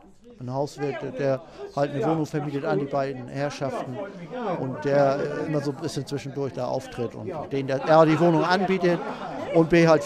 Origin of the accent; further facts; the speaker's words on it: Schleswig-Holstein, Germany; now in Kiel, Germany; Ich komme zum Beispiel aus Dithmarschen, da hört man doch manchmal raus, dass ich halt aus Dithmarschen bin